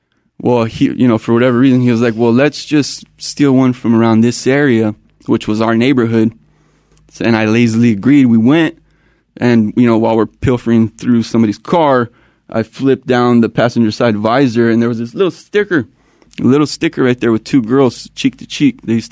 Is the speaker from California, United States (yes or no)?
yes; San Diego, California, United States; My neighborhood's Otay. It's in San Diego, South San Diego. It can be rough, you know.